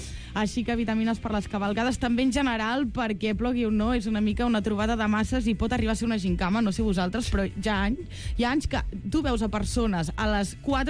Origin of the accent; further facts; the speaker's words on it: Catalonia, Spain; soc de l'Alt Empordà